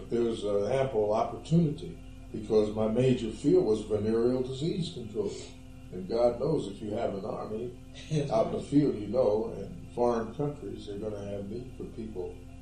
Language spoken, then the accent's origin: English; Paterson, New Jersey, United States; born there; I was born in Patterson, so they came to Patterson way back there in 1902 or something.